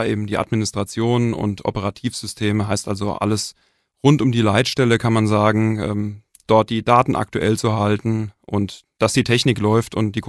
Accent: Wiesbaden, Hesse, Germany; born there; ich bin 45 Jahre alt. Bin gebürtig ursprünglich aus Wiesbaden. Es hat mich inzwischen aber eher an den Rand des Vogelsbergs verschlagen.

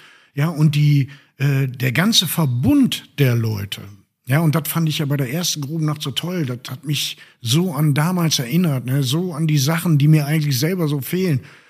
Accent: Bottrop, North Rhine-Westphalia, Germany; Also ich bin im Pfonderort hier in Bottrop aufgewachsen.

